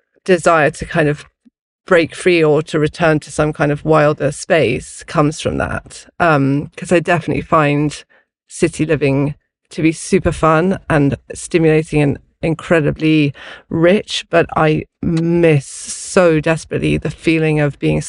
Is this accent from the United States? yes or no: no; Isle of Man; born there; So I was born on the Isle of Man, which is where my mother's from. A beautiful, rugged, inhospitable island. It's very beautiful. And then it's very wild because it's in the middle of the Irish Sea.